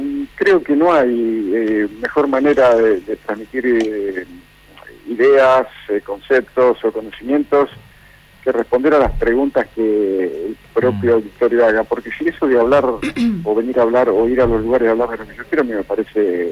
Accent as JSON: {"language": "Spanish", "town": "Lincoln", "region": "Buenos Aires Province", "country": "Argentina", "tie": "born or raised there", "moved": "as an adult", "said": "yo me fui a Europa desde Lincoln, que es mi ciudad de origen, en la provincia de Buenos Aires, recién casado, con mi esposa que era jugadora de tenis, sin conocer a nadie y sin billete de vuelta, porque como yo vivía muy bien en Lincoln"}